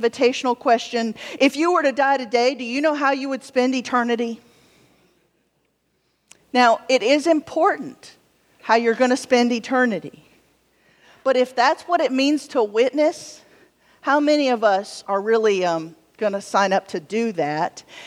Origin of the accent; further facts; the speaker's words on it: Deep South, United States; I'm from the Deep South, and so I speak witness.